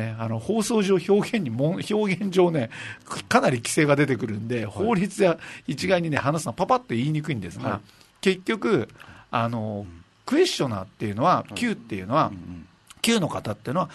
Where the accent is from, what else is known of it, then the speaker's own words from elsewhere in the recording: Okinawa, Japan; はい、でも母親は沖縄の人間だし、はい、親戚もみんな沖縄の人間だし、はい、沖縄生まれの沖縄育ちなのに